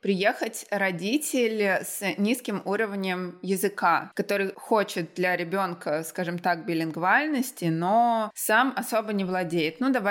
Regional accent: Russia

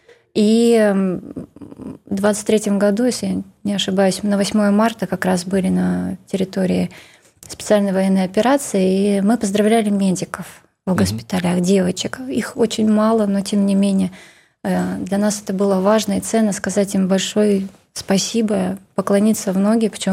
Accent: Buryatia, Russia; Поскольку мы из Республики Бурятия, вот мы ребят поздравляли с Агалганом, пели песни на бурятском языке.

